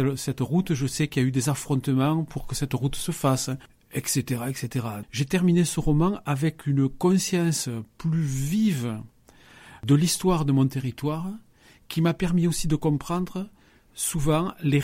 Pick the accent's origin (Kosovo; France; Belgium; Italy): France; Occitanie; je suis du Nébouzan et du Comminges.